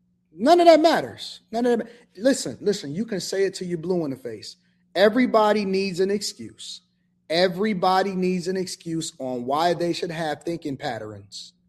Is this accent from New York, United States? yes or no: no; Detroit, Michigan, United States; born there; It doesn't matter the fact that I was born in Detroit, Michigan.